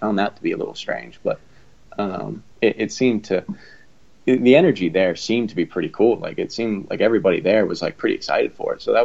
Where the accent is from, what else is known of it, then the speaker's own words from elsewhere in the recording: United States; just because I'm American doesn't mean I have to stay in America.